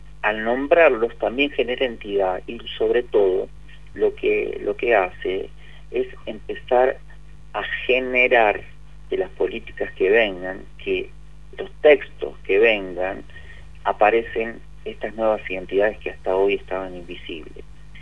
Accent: Rosario del Tala, Entre Ríos, Argentina; a mí me tocó crecer en mi adolescencia en Rosario del Tala

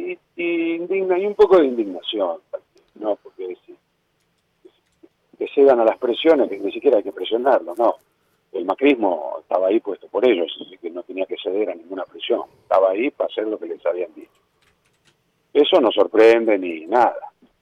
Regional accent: Rosario, Santa Fe, Argentina; Yo como rosarino y los otros rosarinos sabemos

